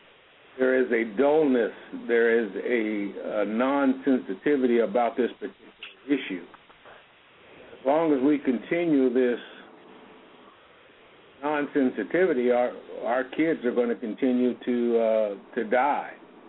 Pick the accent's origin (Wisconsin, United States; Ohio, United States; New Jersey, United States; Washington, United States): Ohio, United States; there was a culture even in my own community in growing up in Ohio of where there was almost an acceptance of this kind of behavior in our community.